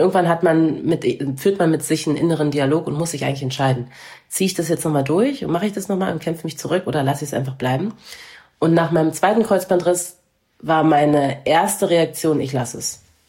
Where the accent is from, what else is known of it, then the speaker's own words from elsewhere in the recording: Berlin, Germany; ich hole die NBA nach Berlin, in meiner Heimatstadt